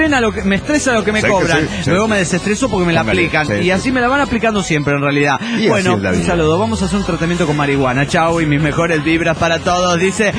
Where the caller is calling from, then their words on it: Bogotá, Colombia; de Bogotá, Colombia, desde Colombia, la primera vez en esta emisora